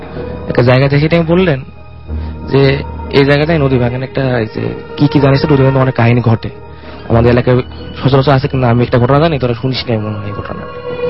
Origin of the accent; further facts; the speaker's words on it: Dhaka, Dhaka Division, Bangladesh; আমি জগন্নাথ বিশ্ববিদ্যালয় থেকে আসছি, শ্যামলী থেকে, ঢাকা শহর।